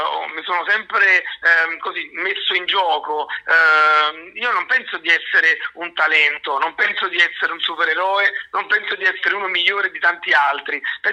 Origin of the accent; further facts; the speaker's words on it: Avellino, Campania, Italy; il professore Sergio Barile, che è il mio concittadino, io sono di Avellino, anche lui lo è